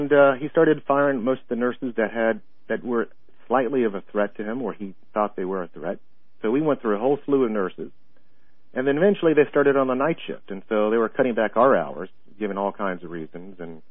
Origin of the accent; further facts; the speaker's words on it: Tallahassee, Florida, United States; I was from Tallahassee. I used to work for the Tallahassee Memorial Regional Hospital as a counselor